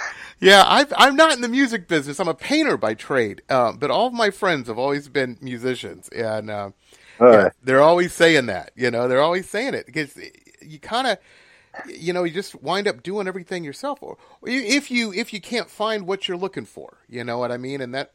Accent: Detroit, Michigan, United States; I grew up in the Midwest of the States, in Detroit.

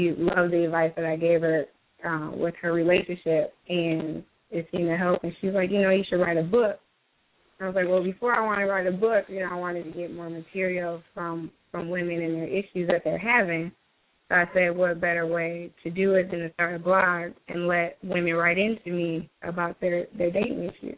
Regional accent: Midwest, United States; now in Milwaukee, United States; I am from the Midwest. Right now I'm in Milwaukee.

